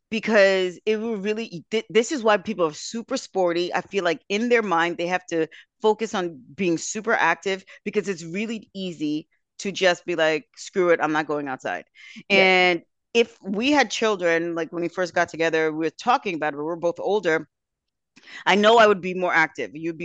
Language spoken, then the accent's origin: English; New York, United States; now in Hamburg, Germany; But I'm like, I'm from New York. Why am I so bad with this?